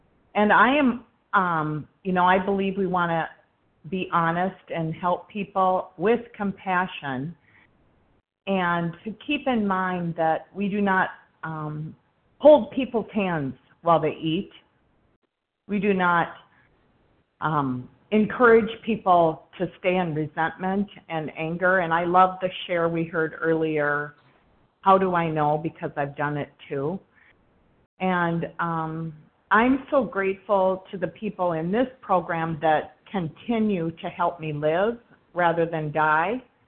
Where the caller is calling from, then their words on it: Minneapolis, Minnesota, United States; I'm in Minneapolis, Minnesota, Central Time.